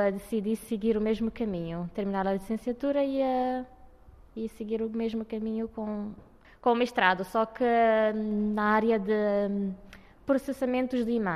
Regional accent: Fogo, Cape Verde; venho de Cabo Verde.

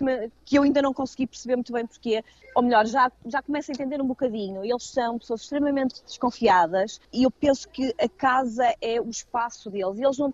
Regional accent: Porto, Norte, Portugal; nós portugueses, e eu sou do Porto, isto é muito comum, mas eu acho que é geral em Portugal

